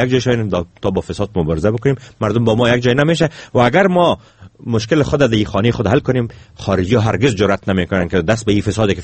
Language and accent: Persian; Afghanistan; ما افغان هستیم، ما صاحب از این خانه هستیم،